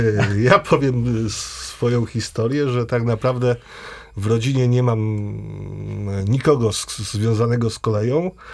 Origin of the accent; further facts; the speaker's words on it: Mielec, Subcarpathian Voivodeship, Poland; Potem w rodzinnym Mielcu zacząłem robić pierwsze zdjęcia kolejowe.